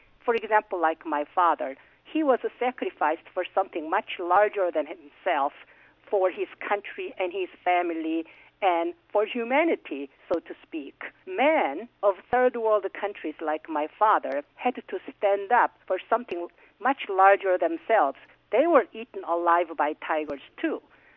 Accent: South Korea; moved away; when I was growing up in South Korea, I did have an American dream because I thought in America, women have a bit more freedom than they do in South Korea.

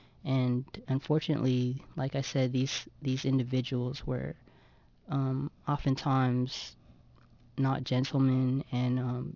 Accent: New Jersey, United States; mother's a immigrant from the Philippines, and she's a single mother who raised me since birth here when I was born in New Jersey

